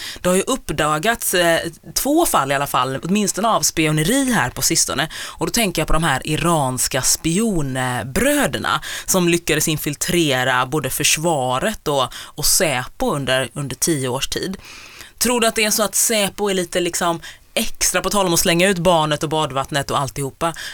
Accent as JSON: {"language": "Swedish", "country": "Sweden", "tie": "born there", "said": "jag är ju född i Sverige men mina föräldrar är födda i Uganda"}